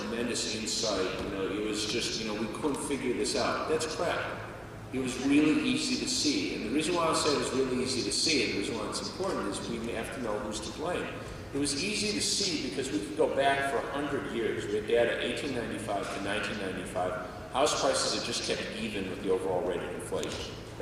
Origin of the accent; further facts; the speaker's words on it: Chicago, Illinois, United States; I'm from Chicago originally, so it's really great to come back to Chicago